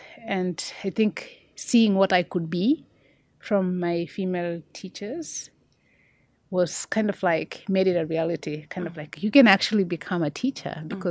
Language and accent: English; Enosain, Narok County, Kenya; I come from a small village in Kenya. It's called Enosain. It's near the Maasai Mara for those who travel to Kenya. I come from the Maasai people. Very traditional.